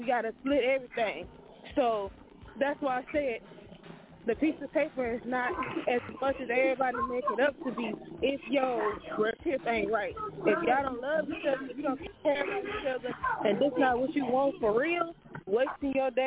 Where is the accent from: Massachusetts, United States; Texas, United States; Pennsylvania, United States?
Texas, United States; But guess what? I'm from Texas.